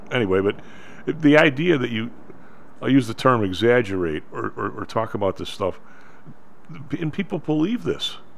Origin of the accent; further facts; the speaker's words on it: Ireland; Where else am I going to go? I'm Irish.